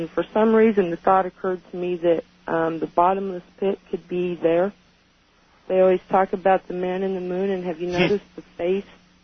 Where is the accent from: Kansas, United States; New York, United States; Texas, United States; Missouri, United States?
Kansas, United States; I'm from Kansas.